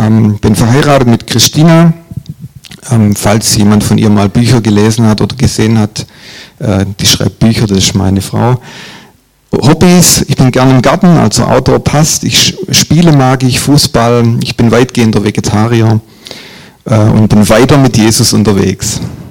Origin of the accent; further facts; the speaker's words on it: Urbach, Baden-Württemberg, Germany; also born or lived in Stuttgart; now in Backnang, Germany; Stuttgarter bin ich nicht oder nicht mehr. Ich bin in Urbach aufgewachsen, im Remstal, falls das jemand kennt, und habe dann in Stuttgart gewohnt, in Cannstatt und in Zuffenhausen, jetzt wohnen wir in Backnang, genau. Ja, ich bin 52